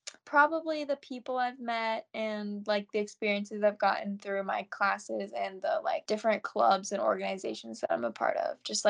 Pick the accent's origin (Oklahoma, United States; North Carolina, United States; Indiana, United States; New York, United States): North Carolina, United States; Durham; I'm a rising junior at Elon, and I'm from Durham, North Carolina.